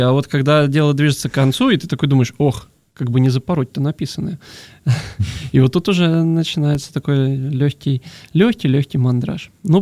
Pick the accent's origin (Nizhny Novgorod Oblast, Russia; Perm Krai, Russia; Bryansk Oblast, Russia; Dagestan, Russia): Bryansk Oblast, Russia; Bryansk; я приехал, парень из Брянска, который вообще ничего не знает